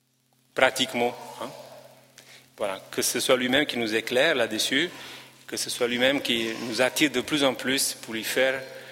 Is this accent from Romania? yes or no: yes; Romania; Moi, quand j'entends en tant que Roumain l'expression